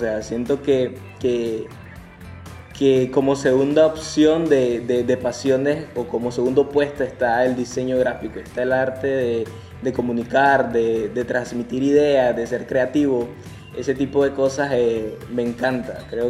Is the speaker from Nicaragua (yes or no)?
yes; Nicaragua; Lo que pasa es que acá en Nicaragua, pues en mi país, la industria musical no es algo, pues, de mayor potencia.